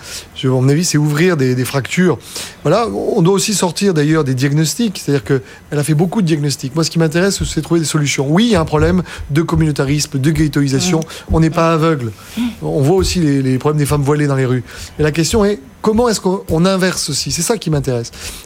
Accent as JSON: {"language": "French", "town": "Marseille", "region": "Provence-Alpes-Côte d'Azur", "country": "France", "tie": "born there", "said": "je suis né à Marseille"}